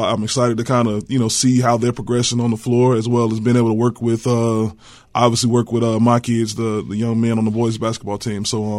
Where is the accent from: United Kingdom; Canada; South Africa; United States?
United States; Clover, South Carolina; So I'm born and raised in Clover, South Carolina.